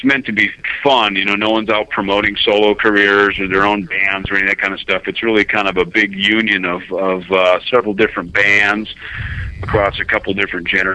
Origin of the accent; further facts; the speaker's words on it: Minnesota, United States; I grew up in the Midwest in a little on a farm, you know, in southern Minnesota.